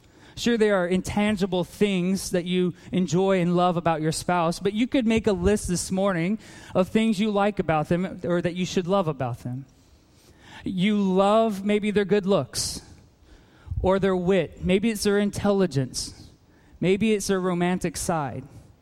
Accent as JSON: {"language": "English", "country": "Philippines", "tie": "born or raised there", "said": "Growing up in the Philippines"}